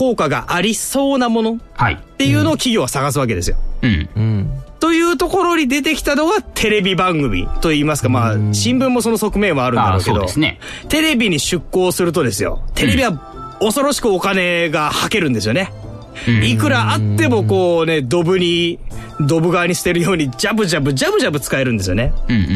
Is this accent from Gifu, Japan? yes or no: yes; Gifu, Japan; まあ僕の故郷岐阜県で言えばまあ